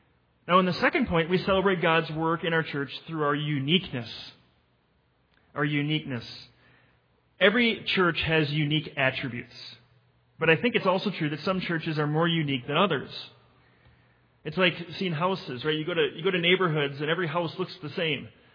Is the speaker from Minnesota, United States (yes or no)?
yes; Mound, Minnesota, United States; As you know, as some of you know, I'm from Mound, Minnesota. It's the west side of Lake Minnetonka, west of Minneapolis.